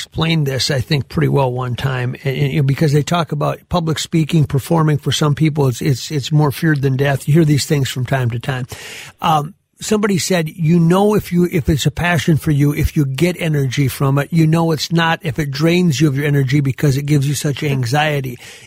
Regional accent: Gaylord, Minnesota, United States; he's from Olivia, I'm from Gaylord.

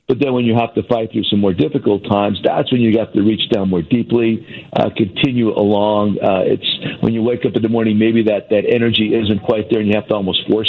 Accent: Hazleton, Pennsylvania, United States; trying to bring together the Hispanic and Anglo cultures in my hometown. At the time we began, it was really controversial, right around 2010, and really very unpopular in that small pocket back home.

